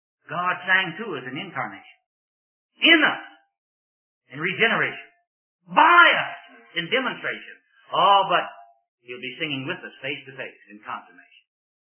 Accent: Virginia, United States; it happened back in my home state of Virginia.

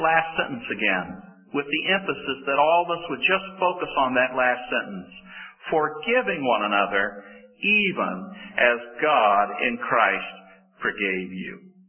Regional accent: Arkansas, United States; Well, they're still telling jokes about Bill Clinton in Arkansas, and since I'm from Arkansas, I think I can go ahead and tell you a few little stories about Bill.

